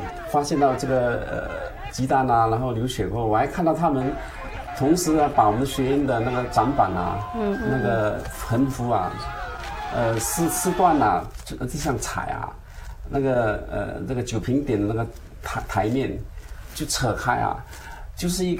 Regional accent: Singapore; now in United States; 对，土生土长的新加坡人。

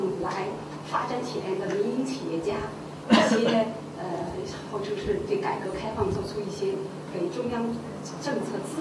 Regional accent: China; 我从为我作为一个中国人来讲，我不希望像

